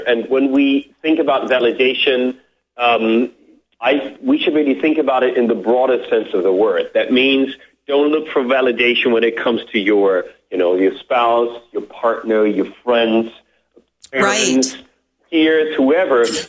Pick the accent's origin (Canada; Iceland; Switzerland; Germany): Germany; now in United States; I grew up in Germany before I came to the U.S. and went to school and university in the U.S.